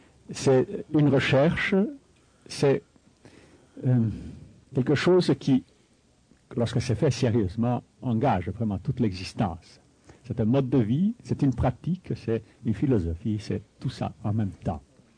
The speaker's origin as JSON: {"language": "French", "region": "Belgrade", "country": "Serbia", "tie": "born or raised there", "said": "Je suis né en Yougoslavie, à Belgrade, en 1925. Et ma mère était belge, mon père était serbe. J'ai reçu une éducation à la française, j'ai fréquenté des écoles françaises en Serbie, en Yougoslavie"}